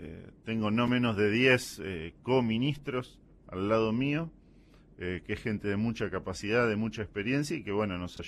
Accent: Santa Fe, Argentina; Sí, soy paisano del Centro Norte, aburrido, mire, así, de corta.

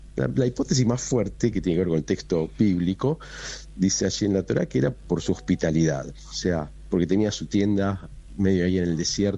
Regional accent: Argentina; la demostremos todos como argentinos, que somos un pueblo hospitalario

